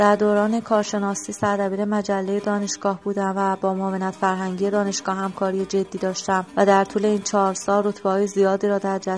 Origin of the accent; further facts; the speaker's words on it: Khomeyni Shahr, Isfahan, Iran; born there; متولد خرداد 1361 در خمینی شهر اصفهان به دنیا آمدم که نزدیکترین شهرستان به اصفهان هستش و به نام سده هم معروفه.